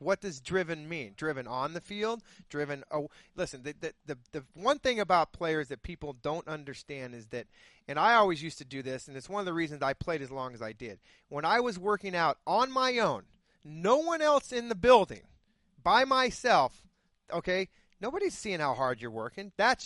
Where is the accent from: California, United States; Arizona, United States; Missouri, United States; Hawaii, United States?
Arizona, United States; I had to go out on the field, especially growing up in Arizona. 115 degrees out.